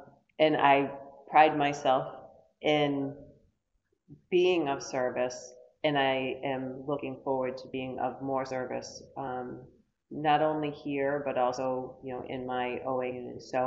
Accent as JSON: {"language": "English", "town": "Danielson", "region": "Connecticut", "country": "United States", "said": "And I come from Danielson, Connecticut, so part of the Connecticut crew that's all out here."}